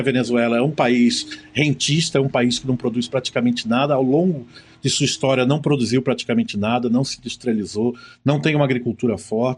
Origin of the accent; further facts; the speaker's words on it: Brazil; Sou brasileiro, operando com um telefone celular, sem câmera, aquela coisa toda.